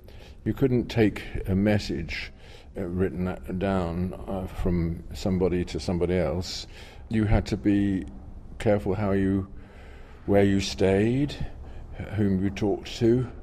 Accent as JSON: {"language": "English", "country": "Poland", "said": "I came from Poland, and in 1979, Poland was kind of fermenting because of the election of the Pope of the Karol Wojtyła to the throne of St. Peter."}